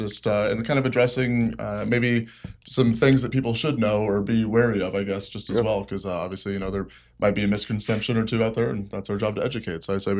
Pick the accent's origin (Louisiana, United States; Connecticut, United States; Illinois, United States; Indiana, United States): Illinois, United States; Peoria; I'm from Peoria, so your local Peorian solar representative.